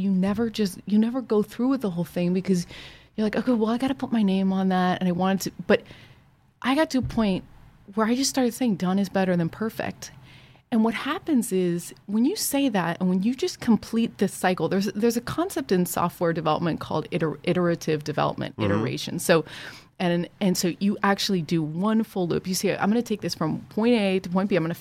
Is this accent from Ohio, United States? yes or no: yes; Ohio, United States; So, I grew up in Ohio, went to performing arts high school